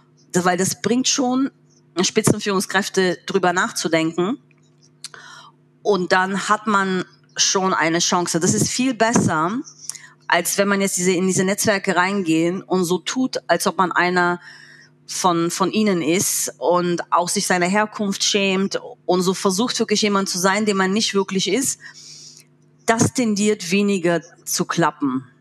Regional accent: East Germany, Germany; wo du natürlich dich outest als Ostdeutsche

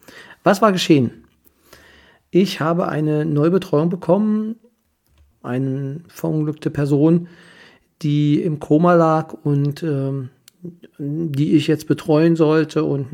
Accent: Kyritz, Brandenburg, Germany; weil ich selber, wie die meisten wissen, bin aus Küritz.

